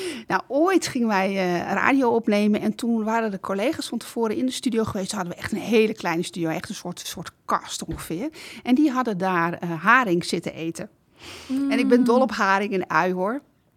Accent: Drachten, Friesland, Netherlands; Ik kom zelf uit Drachten, uit Groningse ouders. Ik ben wel Friestalig opgevoed in zoverre. Op school heb ik Friese les gehad, kan het ook wel lezen. Maar ik praat het niet en dat is hetzelfde met het Gronings. Ik kan het prima verstaan.

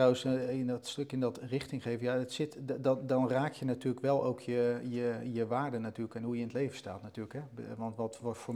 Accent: Rotterdam, South Holland, Netherlands; ik ben in Rotterdam-omgeving ook opgegroeid. Rotterdamse bedrijf gewerkt, bij Feyenoord gevoetbald.

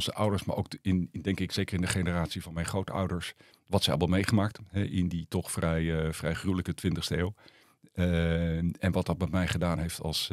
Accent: Den Helder, North Holland, Netherlands; also born or lived in Rotterdam; 58, 58 jaar. Ik ben in Rotterdam geboren, maar ik kom eigenlijk uit Den Helder. Daar heb ik mijn hele jeugd doorgebracht. Mijn vader zat bij de marine.

